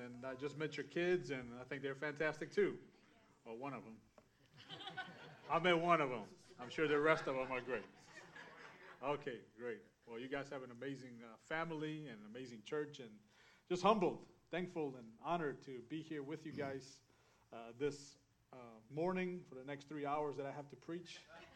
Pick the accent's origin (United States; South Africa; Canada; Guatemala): Guatemala; now in Argentina; I'm not Argentine. I'm from Guatemala. Why am I in Argentina?